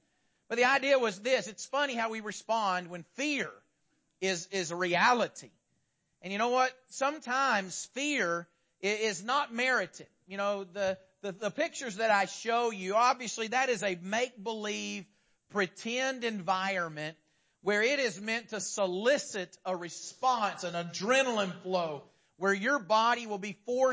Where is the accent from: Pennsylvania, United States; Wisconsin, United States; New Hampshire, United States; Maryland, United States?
Pennsylvania, United States; there was a time when we were growing up in Pennsylvania. My high school days were spent in Pennsylvania.